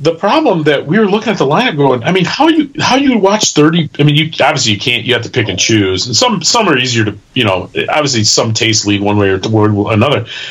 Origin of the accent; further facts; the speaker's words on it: Midwest, United States; It's like, as an outsider, as a Midwesterner, it's intimidating to think about trying to go to this thing.